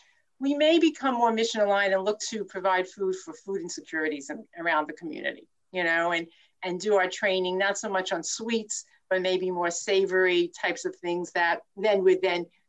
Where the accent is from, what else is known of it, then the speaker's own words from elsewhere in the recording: Cherry Hill, New Jersey, United States; from South Jersey in Cherry Hill